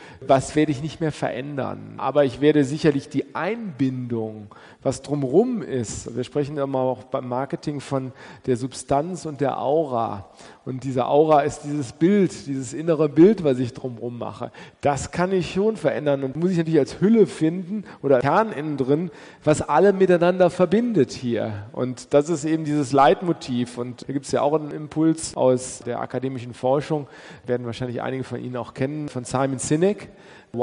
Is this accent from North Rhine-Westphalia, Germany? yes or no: no; Regensburg, Bavaria, Germany; Ich bin Regensburger und bin noch nie hier gewesen.